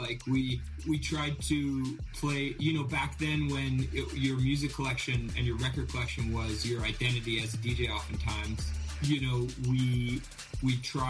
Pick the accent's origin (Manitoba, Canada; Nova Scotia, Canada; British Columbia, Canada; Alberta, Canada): Alberta, Canada; Calgary; born or raised there